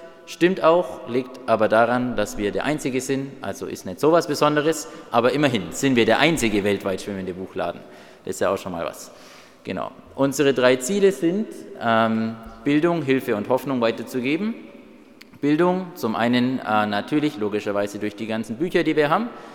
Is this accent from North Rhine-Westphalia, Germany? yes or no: no; Oettingen, Bavaria, Germany; ich komme aus Oettingen, war bis vor 2 Jahren immer hier im Chor dabei.